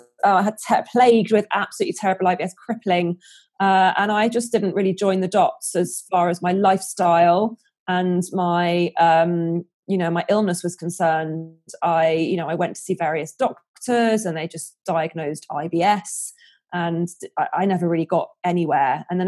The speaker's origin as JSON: {"language": "English", "region": "London", "country": "United Kingdom", "tie": "born or raised there", "lives_now": "St Albans, United Kingdom", "said": "I grew up in London, born and bred Londoner. And then a few years ago, we decided to head out of the big smoke and get a bit more country air and a bit more space for our little kids."}